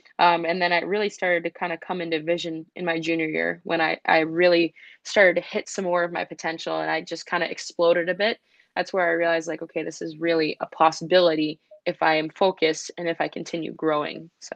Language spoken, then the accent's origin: English; Lapeer, Michigan, United States; I know growing up for me in my hometown in Lapeer, there was me and one other girl.